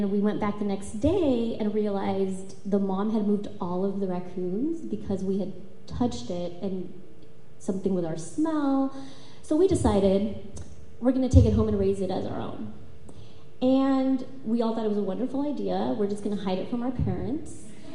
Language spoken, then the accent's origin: English; California, United States; So I grew up in Northern California. I'm part of a big family. I was an immigrant. I grew up undocumented, blind in public schools.